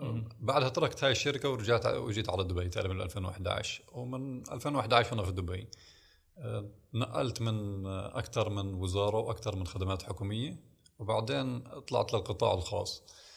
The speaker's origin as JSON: {"language": "Arabic", "country": "United States", "tie": "born or raised there", "also_born_or_lived": "Palestine", "said": "الأصل من فلسطين. عشت طفولتي في الولايات المتحدة في أمريكا، وهون بلشت نشأتي وحبي وشغفي بالكمبيوتر والحاسوب بشكل عام من نص التسعينات"}